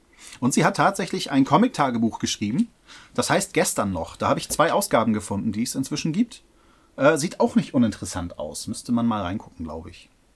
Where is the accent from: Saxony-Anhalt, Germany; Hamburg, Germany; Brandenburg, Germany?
Hamburg, Germany; Als Hamburger hätte mir sowas nicht passieren dürfen.